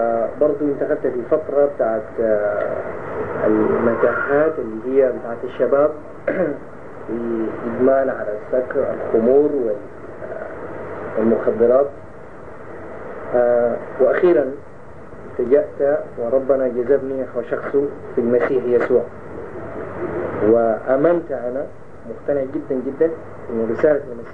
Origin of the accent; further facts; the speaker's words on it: Sudan; أنا شخصيا تولدت في السودان، تربيت في السودان، وبالتالي من الجنسية السودانية وأخذت تعليمي في السودان